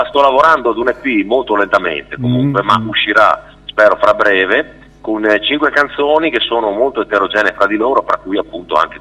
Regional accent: Udine, Friuli-Venezia Giulia, Italy; Allora, io sono un friulano doc, sono di Udine, abito a Udine

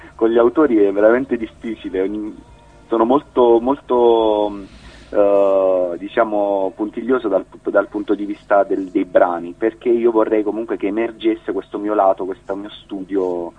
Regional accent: Apulia, Italy; dalla Puglia, spero proprio dal mio paese, quindi dalla mia zona, dalla provincia di Foggia

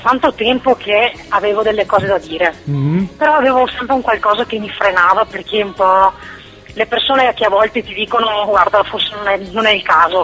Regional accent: Veneto, Italy; Io sono dalla provincia di Vicenza, quindi mi muovo un po' nel Veneto

